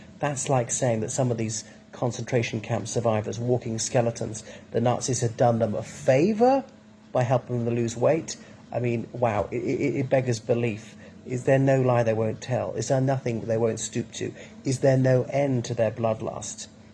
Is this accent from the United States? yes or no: no; Ireland; from Ireland, so welcome back to my channel.